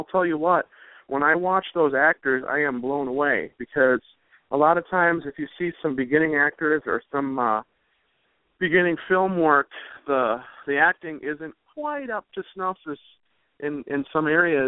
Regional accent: Marion, Wisconsin, United States; the same area that I grew up in Marion, Wisconsin, a tiny little speck of a town that's filled with heart and great folk.

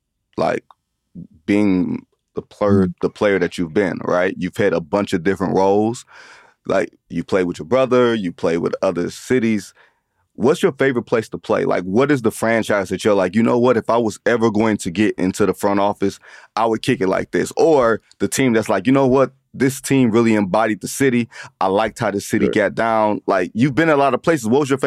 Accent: Detroit, Michigan, United States; I grew up in Detroit. So there's a way it's supposed to look.

